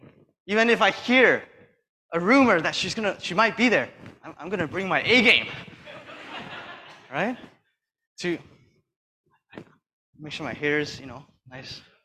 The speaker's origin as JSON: {"language": "English", "town": "Toronto", "region": "Ontario", "country": "Canada", "said": "I'm from Toronto."}